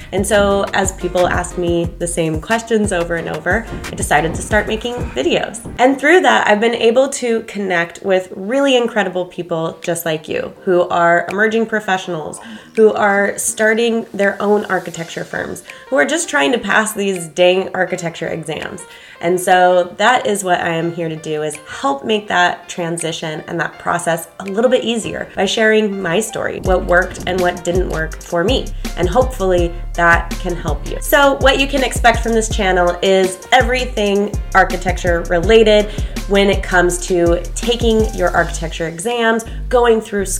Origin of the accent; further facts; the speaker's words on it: San Diego, California, United States; If you want to just know a little bit more about me, I grew up here in San Diego.